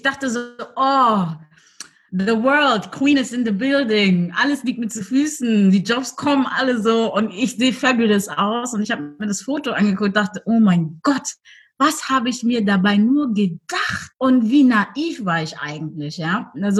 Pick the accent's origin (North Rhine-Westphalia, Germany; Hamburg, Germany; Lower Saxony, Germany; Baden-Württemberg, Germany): Hamburg, Germany; born there; also born or lived in Mecklenburg-Vorpommern; Nee, in Hamburg. Ich war gebürtige Hamburgerin. Ja, war bis 2000 und, obwohl ich war kurzzeitig auch in Frankfurt